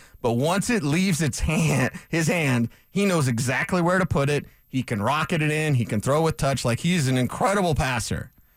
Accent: Denver, Colorado, United States; I'm from Denver, Colorado, but I can do a little math.

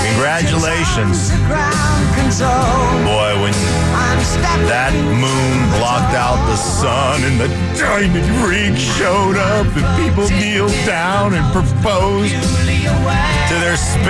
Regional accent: Alaska, United States; 9 months of the year growing up in Alaska, there was a total eclipse of the sun.

